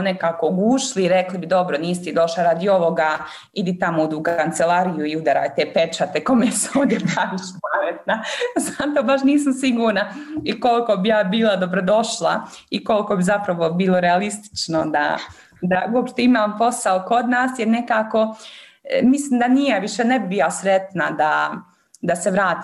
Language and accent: Bosnian; Mostar, Federation of Bosnia and Herzegovina, Bosnia & Herzegovina; u Europskom parlamentu sam se zaposlila kao Bosanka i Hercegovka